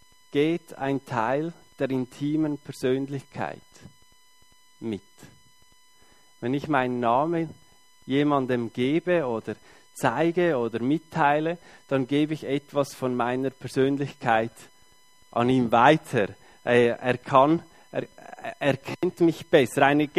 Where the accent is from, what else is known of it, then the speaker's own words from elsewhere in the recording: Beckenried, Nidwalden, Switzerland; born there; Gebürtig Beckenried.